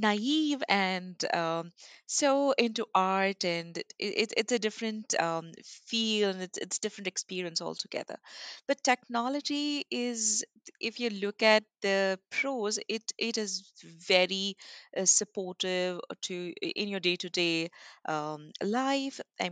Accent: India; So basically, I am from India and I've studied sciences during my schooling.

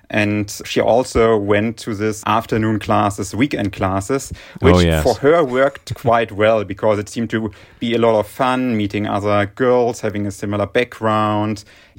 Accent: Germany; now in Shanghai, China; I'm actually from Germany, a small little village. And now I'm actually in Shanghai.

